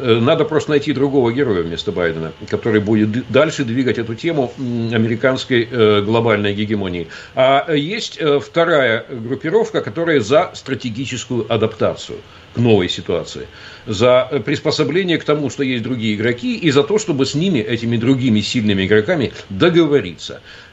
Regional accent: Far East, Russia; Я же вырос, детство провел на Дальнем Востоке.

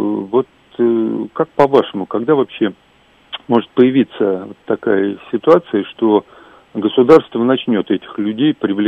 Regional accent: Moscow, Russia; Я из Москвы.

